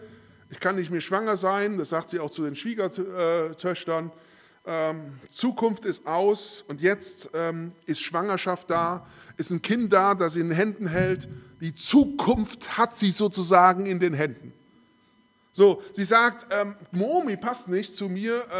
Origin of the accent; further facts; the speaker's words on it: Daaden, Rhineland-Palatinate, Germany; Ich komme ja aus Daden